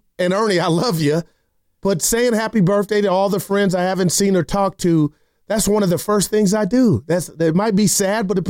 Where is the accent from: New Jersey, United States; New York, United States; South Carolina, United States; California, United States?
California, United States; And we're both from the Bay Area